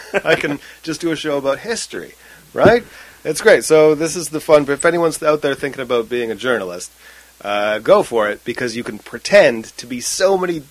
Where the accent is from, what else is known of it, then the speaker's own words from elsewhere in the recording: Surrey, British Columbia, Canada; So I grew up in South Surrey, a place that many people pretend is White Rock.